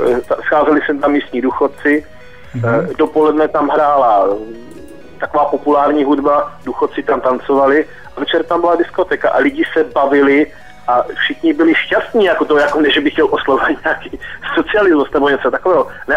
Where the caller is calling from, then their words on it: Opava, Moravian-Silesian Region, Czechia; Dobrý den, to jsem zase já z Opavy.